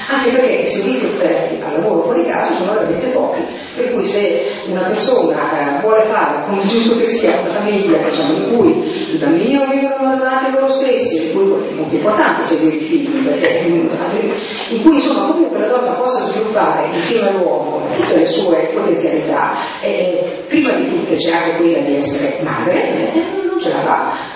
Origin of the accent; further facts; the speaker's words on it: Ferrara, Emilia-Romagna, Italy; io vengo da Ferrara, una città dove le donne sempre lavorato in casa, nei campi, facevano quadrare i conti